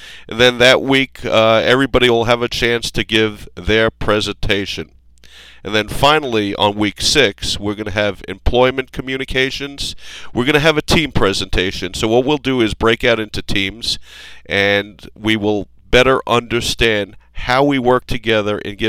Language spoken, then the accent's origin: English; New York City, New York, United States; Just a little bit about my background is I'm actually from New York City, graduated college in 1974 in the Ice Age